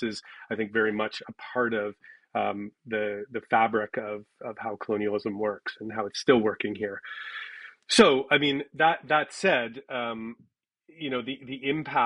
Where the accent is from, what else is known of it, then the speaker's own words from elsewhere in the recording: Toronto, Ontario, Canada; I grew up in Toronto. I'm new to Northern Ontario, relatively. I've been here about a decade.